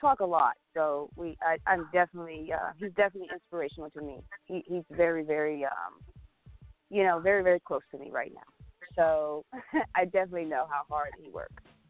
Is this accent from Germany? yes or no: yes; Frankfurt, Hesse, Germany; now in United States; I started in this industry very, very young as a model over in Europe. I'm from Frankfurt, Germany. I was a model for Benetton.